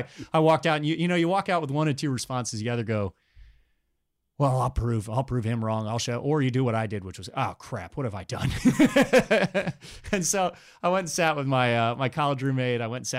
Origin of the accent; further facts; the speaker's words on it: Woodstock, Georgia, United States; But I grew up in Woodstock. I did middle and high school in Woodstock.